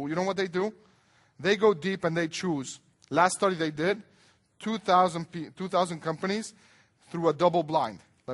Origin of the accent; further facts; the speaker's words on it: Mexico; Well, I'm not from Belgium. I'm Mexican. But you know what? It's cloudy enough for me in Cancun.